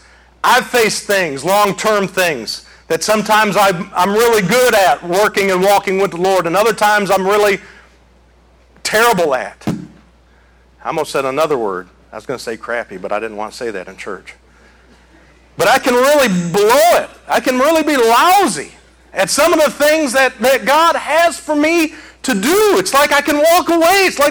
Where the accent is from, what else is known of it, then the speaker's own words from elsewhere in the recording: Detroit, Michigan, United States; from Detroit.